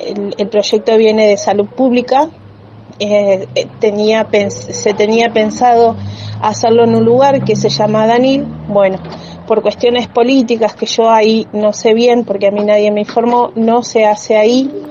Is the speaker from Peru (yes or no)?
no; General Roca, Río Negro, Argentina; soy de General Roca.